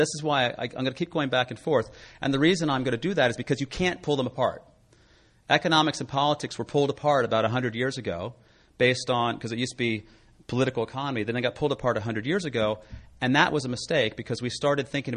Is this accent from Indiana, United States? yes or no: no; San Francisco, California, United States; I'm from San Francisco, but I missed the local news.